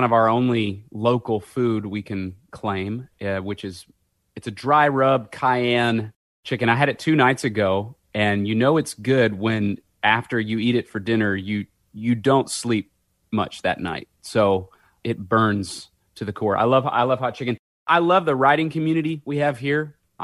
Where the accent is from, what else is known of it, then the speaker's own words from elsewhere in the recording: Strong, Arkansas, United States; born there; And I said, no, I was born in Strong, Arkansas. These two towns are the suburbs of El Dorado, Arkansas, which is 10,000 people.